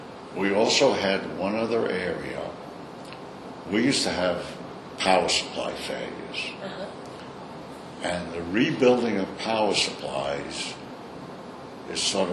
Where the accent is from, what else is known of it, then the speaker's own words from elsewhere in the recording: Brooklyn, New York, United States; accent: Brooklyn; You're not having any trouble with my Brooklyn accent?